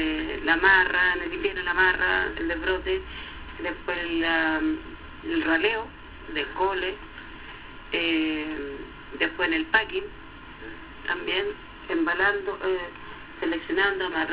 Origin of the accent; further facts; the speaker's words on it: Santiago, Santiago Metropolitan Region, Chile; now in Rengo, Chile; Yo emigré de Santiago